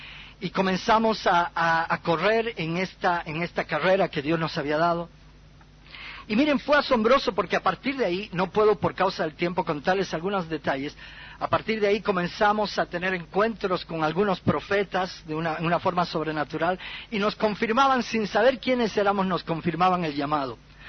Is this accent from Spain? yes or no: no; Bolivia; estando ahí en Bolivia, en mi país